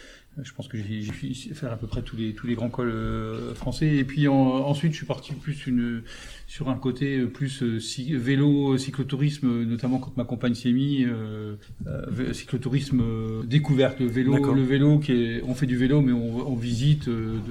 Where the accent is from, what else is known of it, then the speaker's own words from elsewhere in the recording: Bar-le-Duc, Grand Est, France; Je suis originaire de Bar-le-Duc, la ville d'ailleurs des frères Michoud.